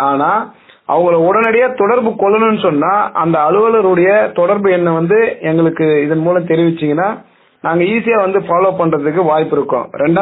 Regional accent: Anaikattu, Tamil Nadu, India; என்னுடைய சொந்த ஊர் வந்து அணைக்கட்டு கிராமம், செங்கல்பட்டு மாவட்டம், செய்யூர் வட்டம்.

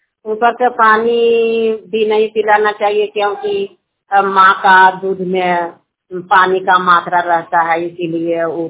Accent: Balaur, Bihar, India; और मैं बलौर के रहने वाली हूँ, नादीगंज प्रखंड से हूँ, नवादा डिस्ट्रिक्ट से हूँ।

